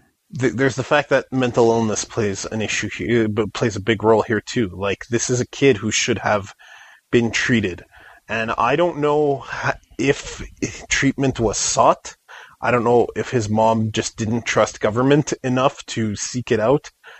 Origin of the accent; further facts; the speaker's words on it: Canada; And I'm a Canadian, so I can't really affect anything from up here.